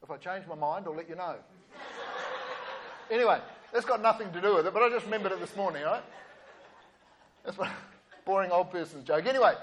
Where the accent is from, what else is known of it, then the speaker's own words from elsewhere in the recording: Stokes Valley, Wellington, New Zealand; I was brought up in Stokes Valley.